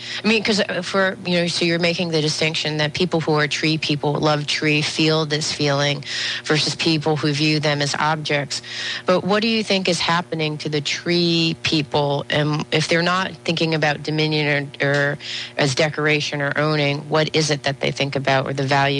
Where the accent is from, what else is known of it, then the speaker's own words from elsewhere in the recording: Seattle, Washington, United States; a lot of the trees here in where I'm from Seattle, Washington, they do have this sacredness.